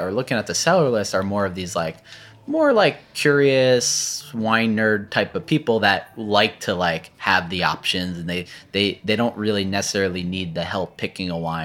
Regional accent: New Jersey, United States; Maybe I'm a picky eater. Maybe I'm from New Jersey.

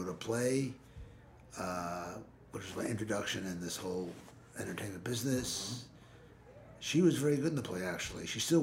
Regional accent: Manhattan, New York, United States; Broadway was a much bigger part of my life because growing up in Manhattan, what you did on birthdays or anniversaries is you went to a Broadway show where I grew up.

